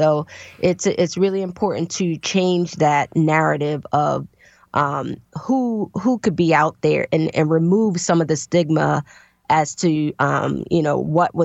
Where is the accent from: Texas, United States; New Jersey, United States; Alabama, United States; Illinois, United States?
New Jersey, United States; Jersey City; growing up in Jersey City, New Jersey.